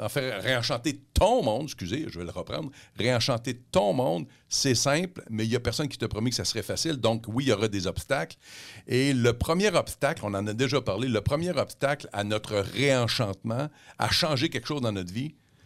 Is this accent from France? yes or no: no; Quebec, Canada; accent: Québécois; j'avais pas changé grand-chose de mon accent québécois.